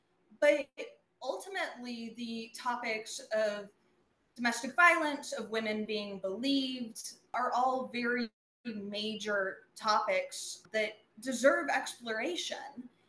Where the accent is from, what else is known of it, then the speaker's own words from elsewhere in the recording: Southeast, United States; I grew up in the Southeast, which had its own shenanigans with that.